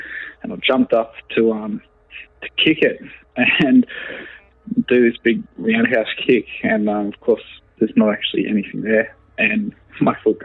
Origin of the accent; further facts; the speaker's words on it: New Zealand; "Hey, I'm a Kiwi," sort of thing like that.